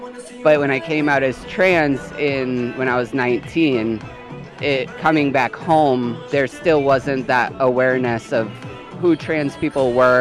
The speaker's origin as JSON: {"language": "English", "town": "Faribault", "region": "Minnesota", "country": "United States", "tie": "born or raised there", "also_born_or_lived": "Northfield", "said": "So I grew up in Northfield and Faribault, kind of split my time between both towns. I went to school in Faribault"}